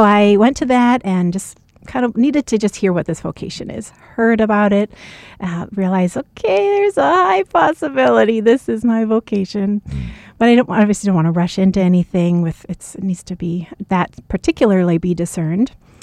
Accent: Hawaii, United States; And as I mentioned, I'm from Hawaii, born and raised.

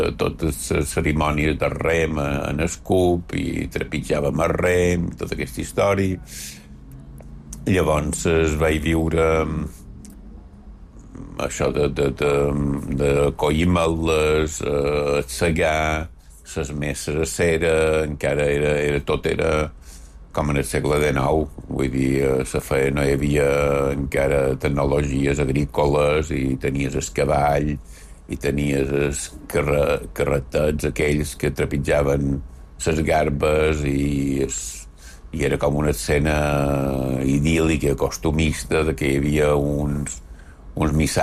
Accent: Manacor, Balearic Islands, Spain; jo vaig passar tota la meva, diguéssim, la meva infantesa i adolescència a Manacor

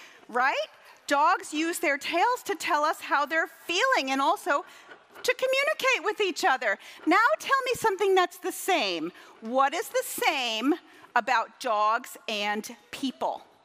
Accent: Duxbury, Massachusetts, United States; I'm local to the Boston area. I grew up in Duxbury

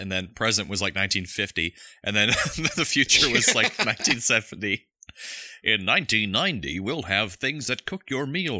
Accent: Orlando, Florida, United States; But they're at Disney World, where Steve and I spent most of our childhood growing up in Orlando.

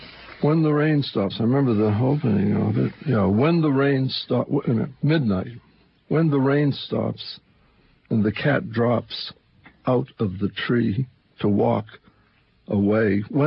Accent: West Acton, Massachusetts, United States; It's we grew up in West Acton, Massachusetts, and my mother was the town nurse in the Actons, and one of the places that was dear to us was the old the bridge, et cetera.

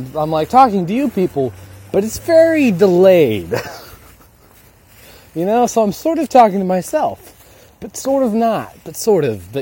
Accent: United States; Because I'm American!

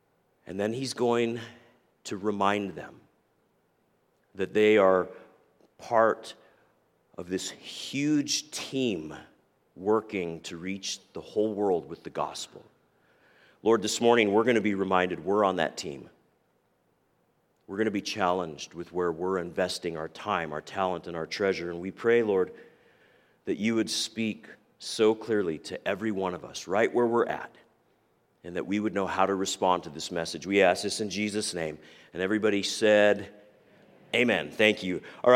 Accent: New Mexico, United States; I grew up in New Mexico. And so there's a lot of Hispanic people, and there's a lot of non-Hispanic people, and you've got prejudice, you know?

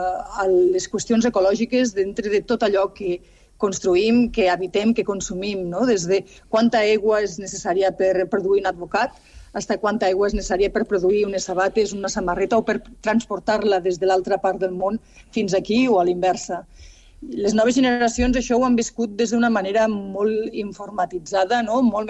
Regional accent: Catalonia, Spain; also born or lived in New York; I jo quan jo estava molts anys vivint a Nova York, jo sempre deia, jo soc del Delta de l'Ebre.

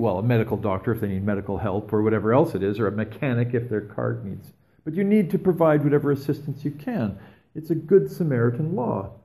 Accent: Canada; And as Canadian people who work really hard at trying to identify our own sources of privilege

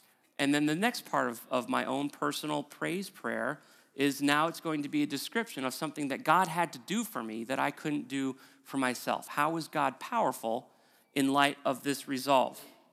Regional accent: Preston, North West England, United Kingdom; I'm a stranger in my own hometown. I'm from Preston, but I haven't been here in a long time.

